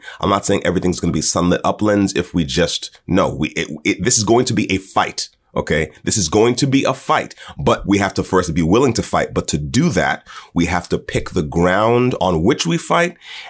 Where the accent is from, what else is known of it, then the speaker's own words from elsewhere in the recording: United States; I love my country because she is my home. I'm an American. It's like this is the only home I'm ever going to have.